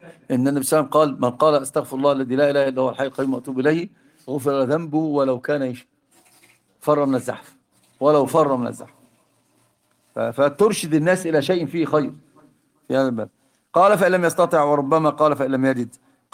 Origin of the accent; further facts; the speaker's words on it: Egypt; عندنا في مصر أوجزوها بكلمة واحدة